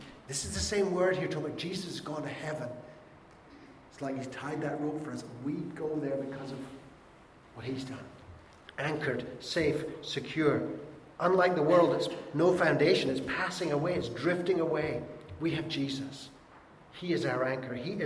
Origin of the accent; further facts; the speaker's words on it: Scotland, United Kingdom; I'm Scottish, I can get away with that one.